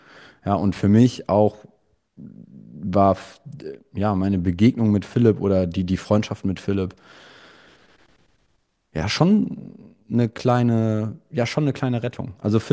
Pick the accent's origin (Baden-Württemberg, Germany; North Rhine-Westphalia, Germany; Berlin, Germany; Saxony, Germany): North Rhine-Westphalia, Germany; Radevormwald; Nee, ich komme aus Rade vom Wald, in der Nähe von Wuppertal. Also es ist so eine Stunde von Bonn.